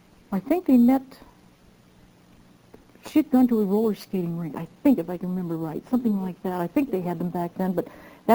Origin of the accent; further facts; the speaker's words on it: Fort Lewis, Washington, United States; born there; I was born in Fort Lewis, Washington.